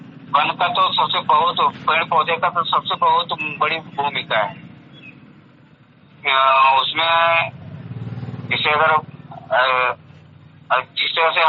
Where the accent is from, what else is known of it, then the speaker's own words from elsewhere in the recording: Jammu, Jammu and Kashmir, India; जम्मू जिला का निवासी हूँ।